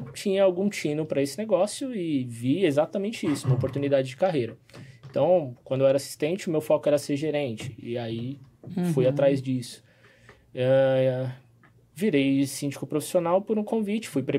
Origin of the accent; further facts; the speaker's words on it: São Paulo, Brazil; born there; tenho 37 anos, sou daqui de São Paulo mesmo.